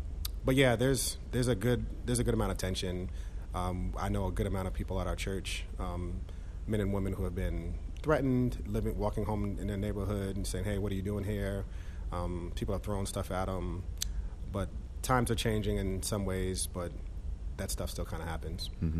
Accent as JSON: {"language": "English", "town": "Yonkers", "region": "New York", "country": "United States", "tie": "born or raised there", "said": "And then I grew up in New York, in Yonkers, and I used to go to Harlem every Saturday morning to play basketball"}